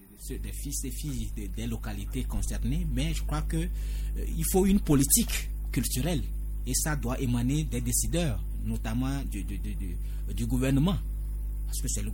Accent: Yoto, Maritime, Togo; Je suis originaire de Yoto.

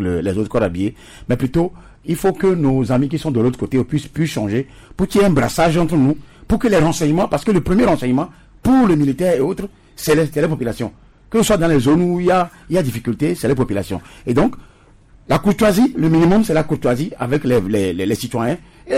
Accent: Togo; Nous sommes tous des Togolais. Nous sommes tous des Togolais.

